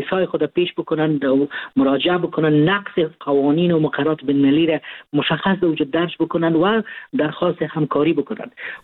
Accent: Afghanistan; ما افغان هستیم

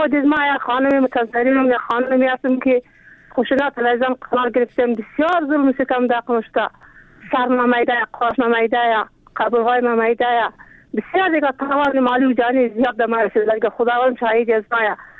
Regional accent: Afghanistan; ما زن افغانیم

